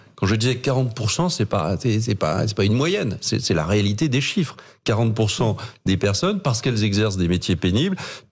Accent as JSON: {"language": "French", "country": "France", "said": "Quand on le dit, nous on est français."}